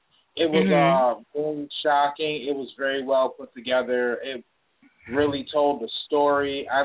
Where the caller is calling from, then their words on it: New Haven, Connecticut, United States; Yeah, this is … I'm calling from New Haven.